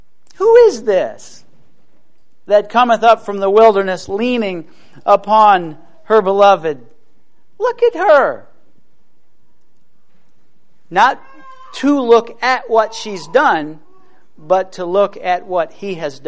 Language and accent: English; Ohio, United States; And I'm from Ohio.